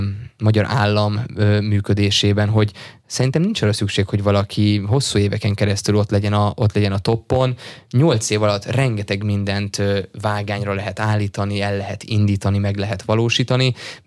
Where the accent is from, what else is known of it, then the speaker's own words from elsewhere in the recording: Budapest, Hungary; én budapestiként azt tudom mondani, hogy igyekszem tömegközlekedéssel járni